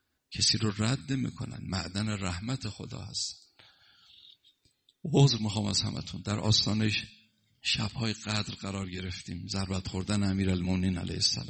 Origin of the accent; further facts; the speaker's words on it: Mashhad, Razavi Khorasan, Iran; من مشهدیم، همسایت که بودم